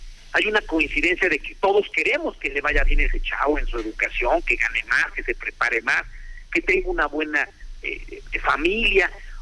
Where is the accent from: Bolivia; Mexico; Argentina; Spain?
Mexico; porque todos somos mexicanos.